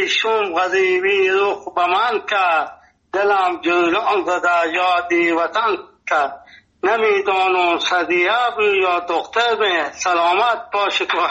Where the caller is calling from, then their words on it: Nimruz, Afghanistan; دختم ما 50 سال در ولایت نیمروز هسته، اینجا لهجه ما لهجه فارسی هسته، اینجا لفظی ما لهجه بلوچی هسته، اینجا پشتو گپ میزنه.